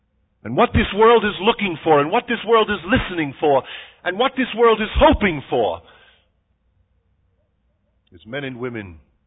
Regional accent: Brooklyn, New York, United States; But when I was a young boy growing up in Brooklyn, New York, I had an uncle.

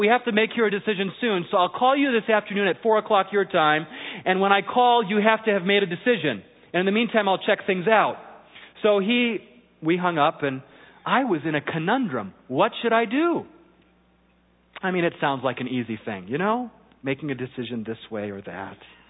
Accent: United States; born there; accent: German; first language German; Well, that's when we only spoke German at home, even though I was born here in the States. But I remember going to kindergarten and telling my parents after I came back being ridiculed for my German accent in English.

